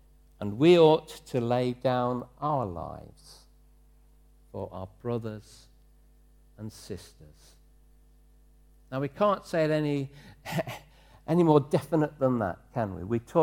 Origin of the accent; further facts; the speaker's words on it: East Midlands, United Kingdom; I grew up in Leicestershire, praise the Lord